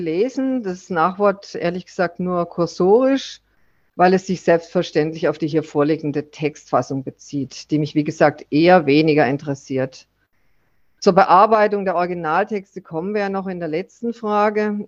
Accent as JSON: {"language": "German", "region": "Southern Germany", "country": "Germany", "said": "Ich dagegen bin eben Süddeutsche und mehr dem Süden verbunden, hier in Bayern und weiter nach Italien und vor allen Dingen nach Griechenland."}